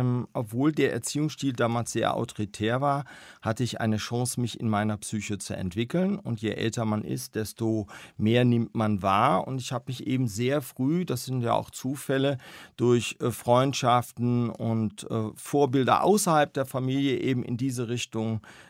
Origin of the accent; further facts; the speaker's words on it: Bonn, North Rhine-Westphalia, Germany; Ja, ich bin Bonner. Ich bin in Bonn aufgewachsen, ja.